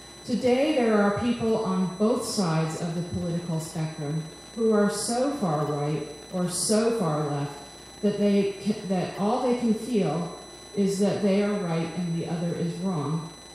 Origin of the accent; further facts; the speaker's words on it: Midwest, United States; when I was growing up in the Midwest during the Reagan-Bush era?